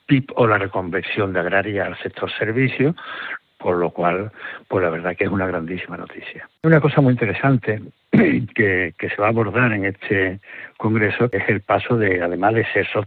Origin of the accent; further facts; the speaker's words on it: Cazalla de la Sierra, Andalusia, Spain; pues un poco se ponga en valor en mi pueblo, supone no solamente el conocimiento de Cazalla, que ya es bastante conocido